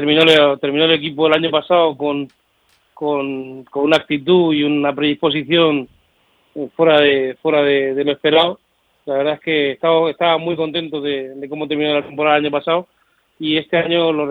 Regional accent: Cartagena, Region of Murcia, Spain; Ya sabes que somos muy cartageneros

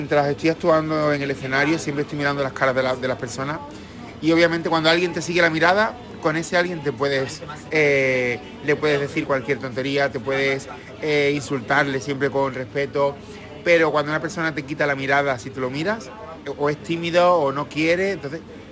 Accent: Seville, Andalusia, Spain; also born or lived in Madrid / Benidorm; now in Murcia, Spain; Soy de Sevilla, he vivido en Madrid, he vivido en Benidorm, vivo en Murcia, pero he trabajado en Soria, he trabajado en Santander, he trabajado en muchos sitios

